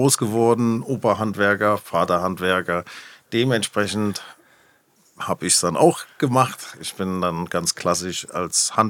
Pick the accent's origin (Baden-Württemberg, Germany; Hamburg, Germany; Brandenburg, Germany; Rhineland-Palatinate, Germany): Rhineland-Palatinate, Germany; Neuwied; ich bin in der Partnerstadt von Güstrow tatsächlich geboren, in Neuwied am Rhein.